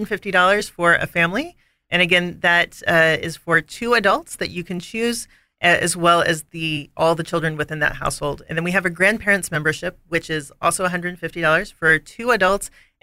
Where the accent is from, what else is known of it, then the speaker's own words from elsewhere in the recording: Pensacola, Florida, United States; also born or lived in Atlanta; So I grew up in Pensacola, Florida